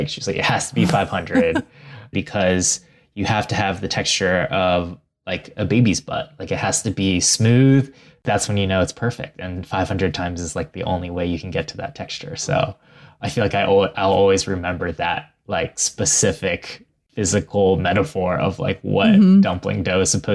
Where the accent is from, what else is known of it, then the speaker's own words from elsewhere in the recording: Ohio, United States; I also loved eating just like all the foods I grew up with in Ohio, like kind of all the stuff that you would typically think about when it comes to like the suburbs and the Midwest.